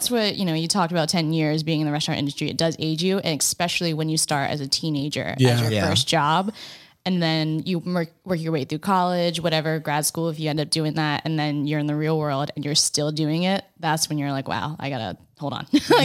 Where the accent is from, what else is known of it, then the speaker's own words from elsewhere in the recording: Warwick, Rhode Island, United States; cause I grew up in Warwick and then my parents moved to South Kingstown.